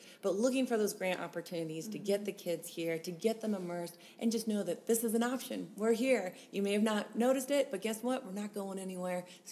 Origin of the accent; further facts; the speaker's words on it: Tucson, Arizona, United States; I'm from Tucson, Arizona.